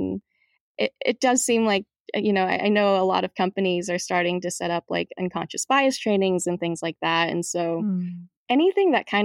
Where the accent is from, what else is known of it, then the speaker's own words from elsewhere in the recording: Georgia, United States; my experiences going through the public school system in where I grew up in Georgia.